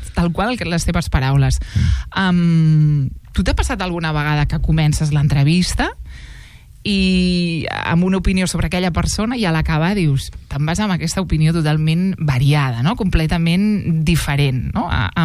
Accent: Lleida, Catalonia, Spain; Jo és que, mira, jo soc de Lleida. I clar, no tinc l'accent de Lleida.

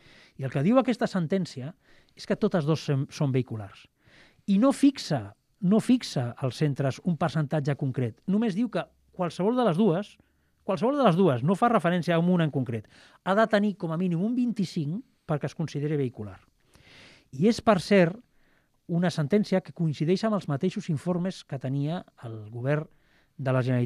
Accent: Tarragona, Catalonia, Spain; Jo sóc un tarragoní, em sento tarragoní, em sento català, em sento una mica asturià perquè els meus pares són asturians i em sento espanyol.

